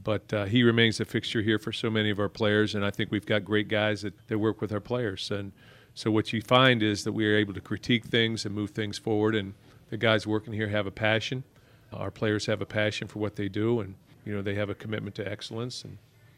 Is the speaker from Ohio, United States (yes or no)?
yes; Zanesville, Ohio, United States; I grew up in Zanesville, Ohio. My father was a basketball coach, baseball coach.